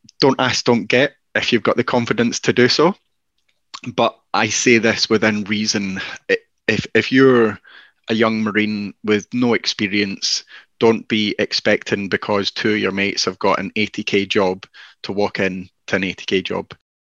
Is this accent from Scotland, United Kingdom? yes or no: yes; Scotland, United Kingdom; we are both Scottish